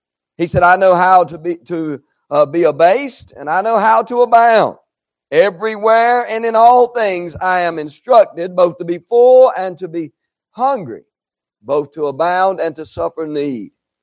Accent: North Carolina, United States; We are from North Carolina.

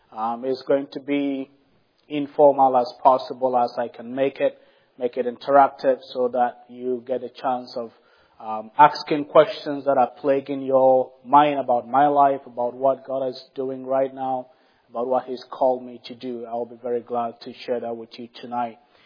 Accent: Ghana; moved away as an adult; now in United States; I am from Ghana, West Africa. I was born and bred there, that most and probably much of my education there until I came over about a couple of years ago to do my master's degree

